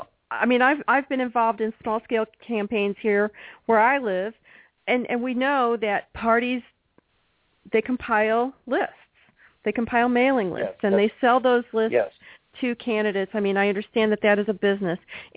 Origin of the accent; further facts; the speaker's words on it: St. Louis, Missouri, United States; you know, I'm from St. Louis.